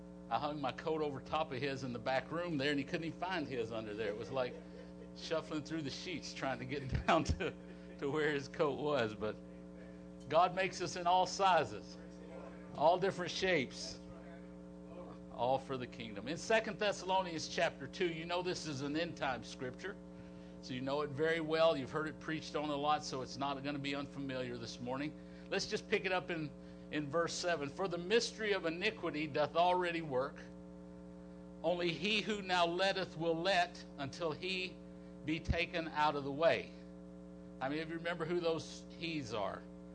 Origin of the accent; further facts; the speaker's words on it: Nutbush, Tennessee, United States; now in Wichita, United States; I was born and raised in Nutbush, Tennessee. Anybody ever hear of Nutbush, Tennessee?